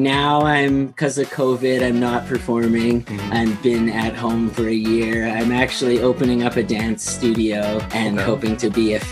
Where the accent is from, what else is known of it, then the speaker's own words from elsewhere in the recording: Red Deer, Alberta, Canada; born there; also born or lived in Vancouver / Niagara Falls; now in Calgary, Canada; I was born in Red Deer, Alberta, between Calgary and Edmonton. I'm currently in Calgary right now. Okay. And I spent some time in Vancouver as well. So I'm a West Coast guy, but I also lived in Niagara Falls.